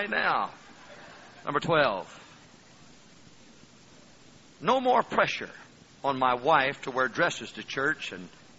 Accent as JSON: {"language": "English", "region": "the South", "country": "United States", "tie": "born there", "said": "Hey, I was born in the South."}